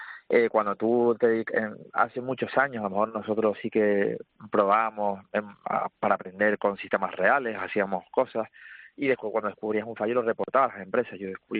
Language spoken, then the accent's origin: Spanish; Canary Islands, Spain; porque yo soy de Tenerife, mis primeros puestos de trabajo fueron aquí